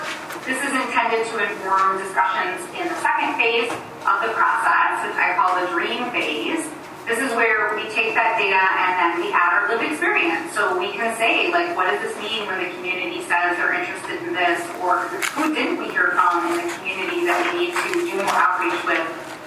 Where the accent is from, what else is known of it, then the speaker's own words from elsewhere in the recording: Joliet, Illinois, United States; now in Champaign, United States; I'm based in Champaign, Illinois, although I grew up in the Joliet area.